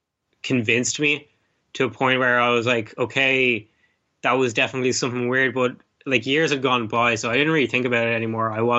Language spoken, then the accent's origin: English; Ireland; because I was raised here in Ireland, and you know, we have all of our